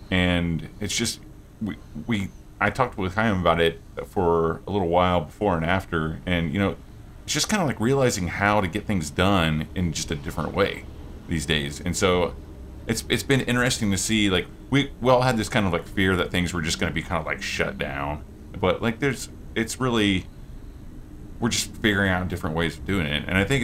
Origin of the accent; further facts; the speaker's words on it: Oklahoma, United States; oh, I'm from Oklahoma.